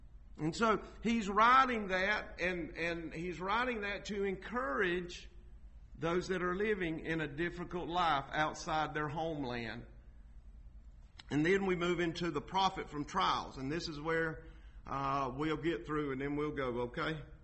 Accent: United States; I am an American, and I praise God that I'm an American.

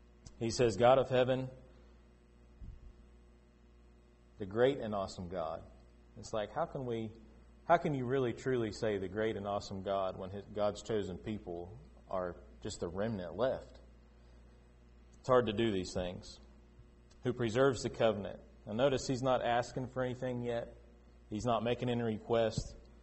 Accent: Florida, United States; I grew up in Florida. Never experienced a truly bad hurricane where we lived at.

